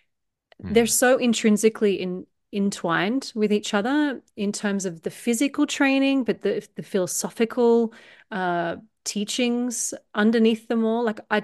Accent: Australia; as an Australian person, as a Westerner

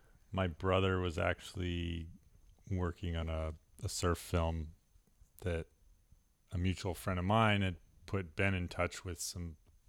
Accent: Bermuda; born or raised there; moved away; also born or lived in Colorado, United States

